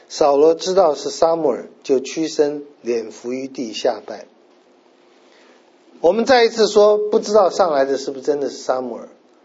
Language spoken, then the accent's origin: Chinese; China; 所以这也很合乎我们中国人的讲法